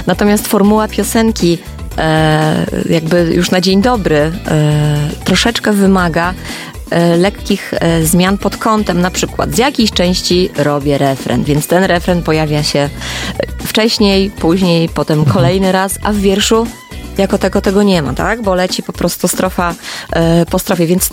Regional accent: Puck, Pomeranian Voivodeship, Poland; No ja pochodzę z północnych Kaszub, dokładnie urodziłam się w Pucku, mieszkałam w Połczynie, czyli nordowe, północne Kaszuby.

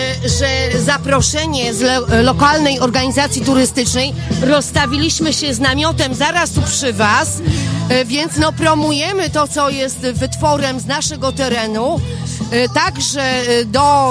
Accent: Lębork, Pomeranian Voivodeship, Poland; Z Lęborka przyjechała.

